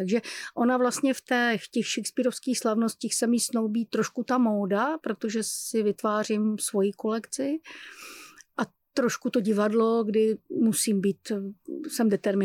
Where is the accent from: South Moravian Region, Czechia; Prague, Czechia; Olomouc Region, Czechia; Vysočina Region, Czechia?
South Moravian Region, Czechia; Brno; Já jsem z Brna, takže pro mě ta cesta vlakem je jako ten čas